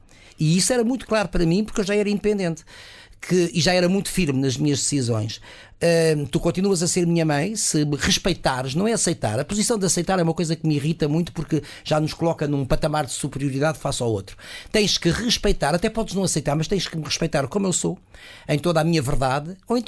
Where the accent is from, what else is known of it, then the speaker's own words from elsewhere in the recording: Lisbon, Portugal; Que vai para Coimbra, nós somos de Lisboa.